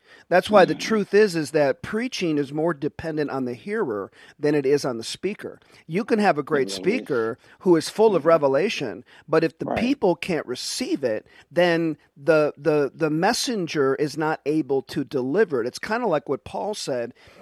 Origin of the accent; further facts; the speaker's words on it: Detroit, Michigan, United States; You know, I come from Detroit, and a lot of Kojic churches in Detroit.